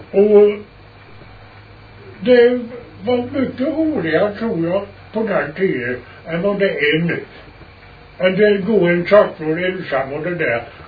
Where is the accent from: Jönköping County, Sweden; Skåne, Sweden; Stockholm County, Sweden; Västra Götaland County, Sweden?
Jönköping County, Sweden; Eksjö; Jag kom ifrån Eksjö.